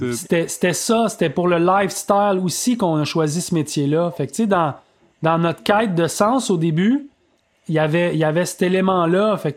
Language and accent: French; Saint-Bruno, Quebec, Canada; moi je viens de Saint-Bruno, tu sais, c'est une banlieue.